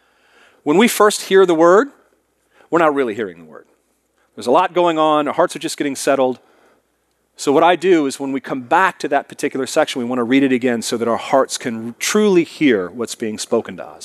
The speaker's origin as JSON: {"language": "English", "town": "Seattle", "region": "Washington", "country": "United States", "tie": "born there", "said": "strong Iowa roots, even though I was born in Seattle."}